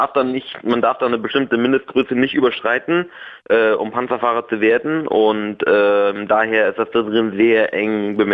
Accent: Mecklenburg-Vorpommern, Germany; Aus Mecklenburg-Vorpommern.

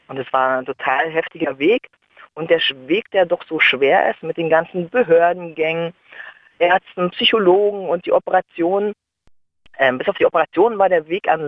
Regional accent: Germany; Ich wusste auch, aufgewachsen in der DDR, ist ja so, wo sollst du da zaubern lernen?

